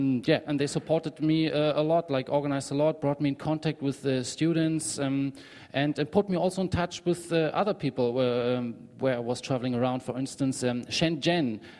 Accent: Berlin, Germany; I'm from Berlin

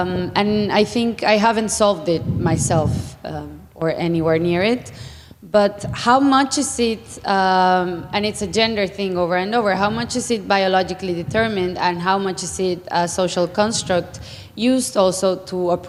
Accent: Mexico; But on the other hand, I am from Mexico.

